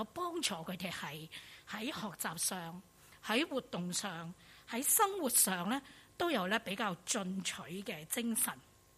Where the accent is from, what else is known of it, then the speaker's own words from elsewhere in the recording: China; 逾越节对于以色列人来讲，就好像今天我们中国人我们过年那么重要的